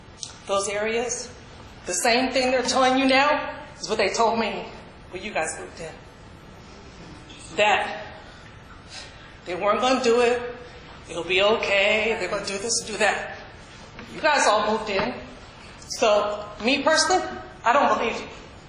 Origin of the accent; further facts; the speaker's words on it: Marin City, California, United States; I think I'm one of the oldest residents of Marin City, except for Lay sitting back there. I grew up on Buckaloo Street.